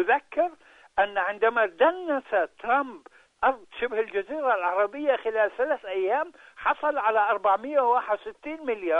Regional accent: Palestine; أنا فلسطيني وأعلم ماذا يعمل الفاشيون الصهاينة منذ قرن

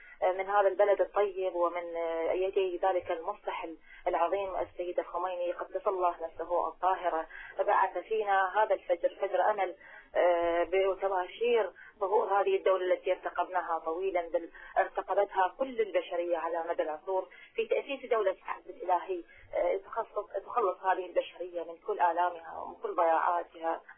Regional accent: Iraq; باعتبار أنا أيضا من العراق ونحن ذقنا الويلات والمرارات من هذا النظام

